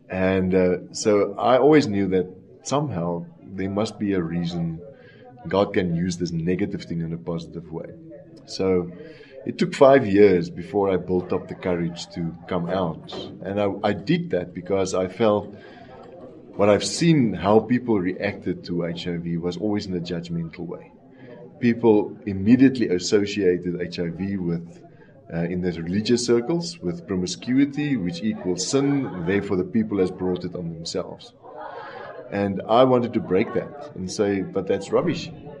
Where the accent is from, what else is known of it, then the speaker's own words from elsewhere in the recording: South Africa; now in Johannesburg, South Africa; I come from South Africa. I live in Johannesburg, but my heart is in Stellenbosch, in the wine area of South Africa.